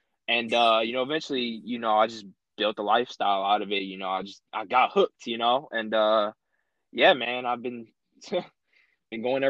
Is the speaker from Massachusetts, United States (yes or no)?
no; Ypsilanti, Michigan, United States; from Ypsilanti, Michigan.